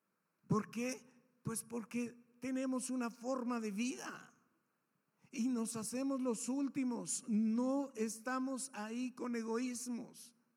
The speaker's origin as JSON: {"language": "Spanish", "country": "Mexico", "said": "sobre todo creo que como mexicanos, fuimos formados en egoísmo."}